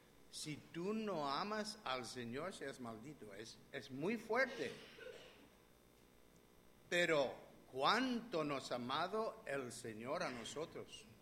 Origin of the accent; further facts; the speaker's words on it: Canada; now in Spain; Soy canadiense, pero en fin, he aprendido aquí a hablar también con las manos.